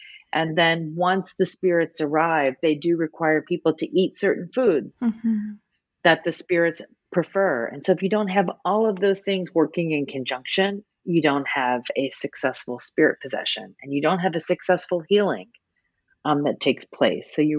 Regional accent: New Orleans, Louisiana, United States; now in Boston, United States; So I'm originally from New Orleans. I do live in Boston. I teach at Boston University, but I'm from New Orleans.

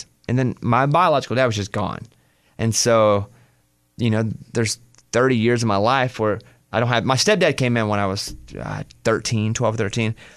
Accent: Arkansas, United States; born there; I was born in Arkansas.

